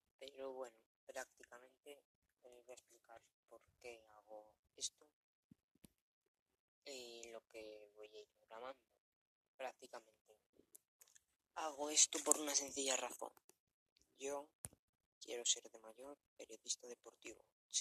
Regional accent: Valladolid, Castile and León, Spain; Yo soy de allí, soy de Valladolid y a mí me gusta como es, sinceramente.

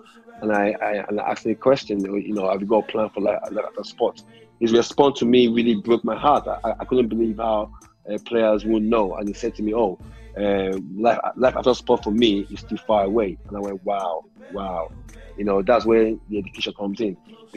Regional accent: Warri, Delta, Nigeria; also born or lived in London; But to be honest with you, I grew up in Warri. I grew up in Nigeria. I'm more of a Nigerian boy. But yeah, my family's in London.

